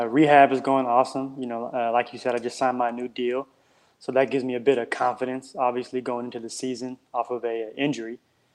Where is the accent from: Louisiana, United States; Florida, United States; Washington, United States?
Washington, United States; Seattle; now in Vancouver, California, United States; I love being in Vancouver. I was born and raised in Seattle, you know, so I'm 3 hours north of where I was born and raised and, you know, where most of my family is at.